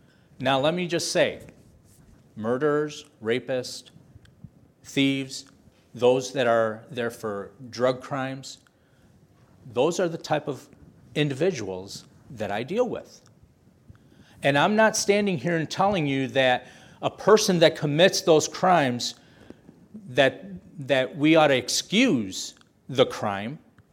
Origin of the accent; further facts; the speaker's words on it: Blue Island, Illinois, United States; So, and what's interesting, I grew up not too far from here. I grew up in Blue Island.